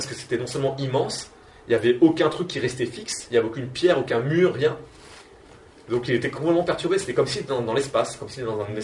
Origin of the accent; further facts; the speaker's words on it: France; Moi, je veux y aller, je suis français, c'est mon rêve